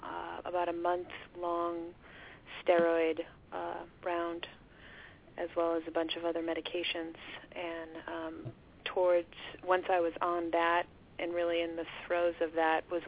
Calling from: California, United States; Where am I calling from? I'm in California.

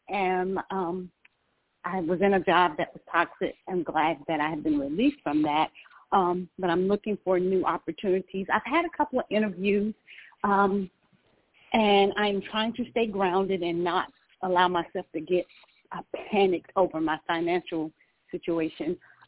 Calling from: Georgia, United States

